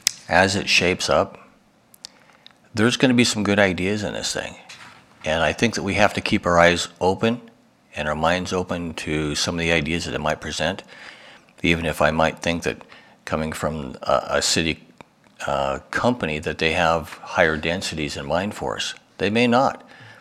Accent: Spokane, Washington, United States; also born or lived in Kirkland; I grew up in Spokane and raised my kids in Kirkland.

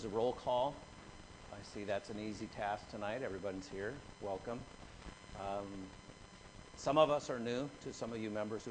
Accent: Othello, Washington, United States; I was born here in Othello. I've been here for probably, well, my whole life.

